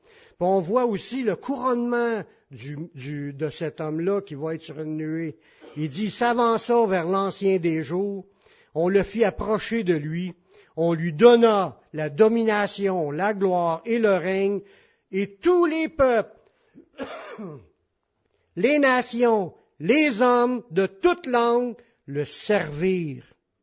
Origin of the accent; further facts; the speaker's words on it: Beauharnois, Quebec, Canada; On est des Beauharniens qui vivent à Beauharnois.